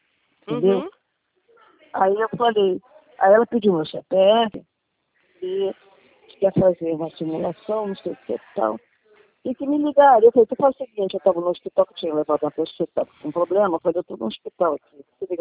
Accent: Rio de Janeiro, Brazil; accent: carioca; eu sou carioca, mas eu estou no interior de Goiás.

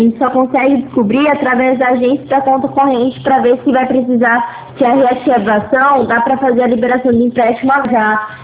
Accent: São Paulo, Brazil; eu sou aqui de São Paulo.

